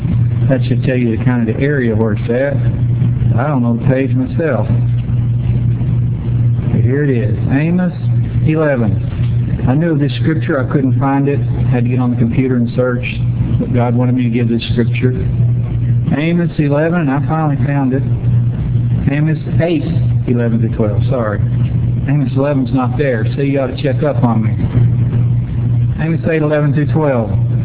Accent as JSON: {"language": "English", "town": "Somerset", "region": "Kentucky", "country": "United States", "tie": "born or raised there", "said": "In my hometown of Somerset, Kentucky, there's a church with a sign up that says, Jesus Could Return Today."}